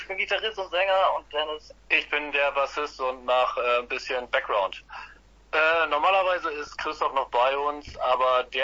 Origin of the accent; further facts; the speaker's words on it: Krummhörn, Lower Saxony, Germany; Ja, also wir drei kommen alle aus der Kumhörn. Nahe Grisil, das sagt den meisten eher was als Urlaubsort.